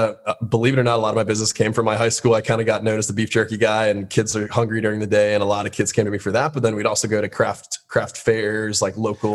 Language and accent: English; West Palm Beach, Florida, United States; West Palm Beach, Florida. So down, down south.